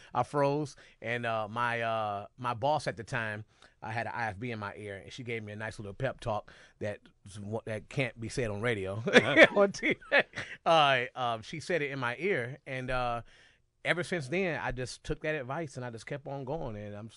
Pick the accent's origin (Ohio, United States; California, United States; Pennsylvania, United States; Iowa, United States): Ohio, United States; Cleveland; I mean, born and raised in Cleveland, it's a lifelong dream of mine.